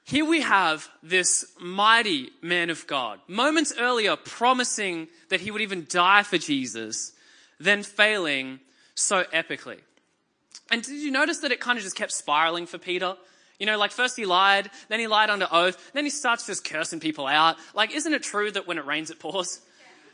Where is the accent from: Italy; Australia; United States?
Australia; Because as an Australian who watches a significant amount of TV